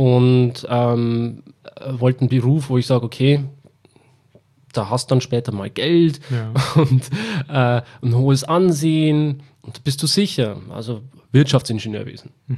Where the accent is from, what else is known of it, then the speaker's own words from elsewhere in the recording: Bavaria, Germany; gerade in der Gegend, wo ich herkomme, in Oberpfalz